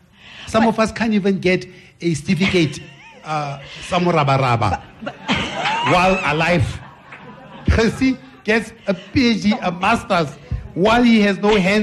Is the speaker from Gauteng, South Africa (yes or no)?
yes; Johannesburg, Gauteng, South Africa; I could have come there and said, I'm from Joburg.